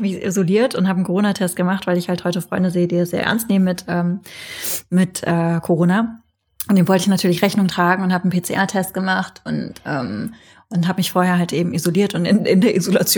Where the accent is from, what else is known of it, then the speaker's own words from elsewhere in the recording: North Rhine-Westphalia, Germany; ich bin in der Nähe von Holland aufgewachsen.